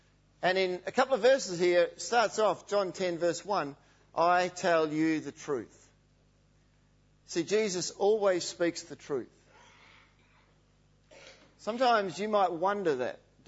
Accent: Perth, Western Australia, Australia; Here I am from Perth, and this guy asks if this tram goes to Bridge Street in Richmond.

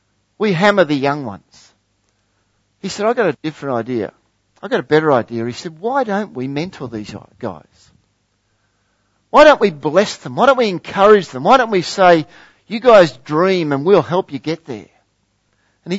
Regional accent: Harvey, Western Australia, Australia; I grew up in Harvey. First 15 years of my life in Harvey, and I was quite a mischievous little schwerp, you know. But we lived a little bit on the outskirts of the town.

